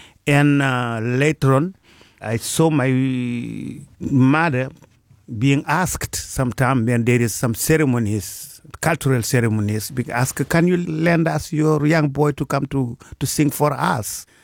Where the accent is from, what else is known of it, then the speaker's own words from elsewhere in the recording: Podor, Saint-Louis, Senegal; My hometown called Podor mm-hmm. is a very cultural hometown, cultural city, because it's right on the edge of the Empire of Mali.